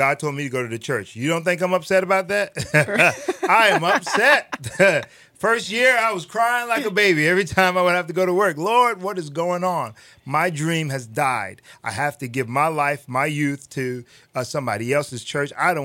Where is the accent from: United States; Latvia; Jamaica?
United States; Los Angeles, California; Los Angeles, California.